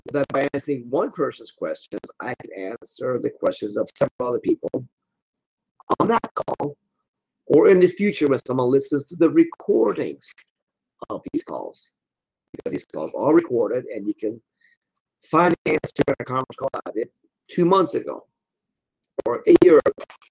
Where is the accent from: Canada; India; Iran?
Iran; now in United States; I came from Iran